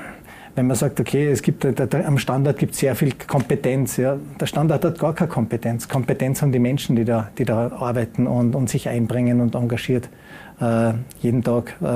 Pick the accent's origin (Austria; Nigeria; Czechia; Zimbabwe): Austria; Mittersill, Salzburg; Ja, ich bin in Mittersil geboren, Mittersil zur Volksschule gegangen